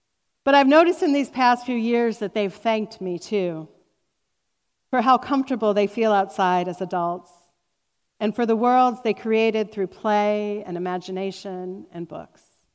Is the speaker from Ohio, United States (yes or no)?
yes; Cuyahoga Falls, Ohio, United States; Growing up in Cuyahoga Falls in a cozy bungalow with two brothers, I remember playing a lot.